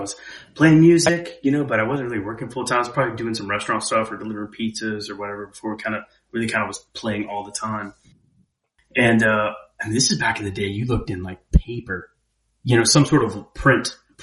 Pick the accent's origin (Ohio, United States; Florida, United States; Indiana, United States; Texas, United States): Florida, United States; Tampa; I was probably like, I'm from Tampa.